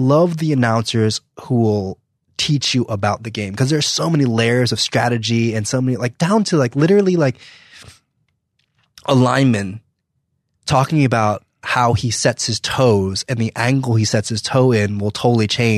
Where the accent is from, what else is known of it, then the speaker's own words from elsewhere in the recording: New Jersey, United States; I'm from New Jersey.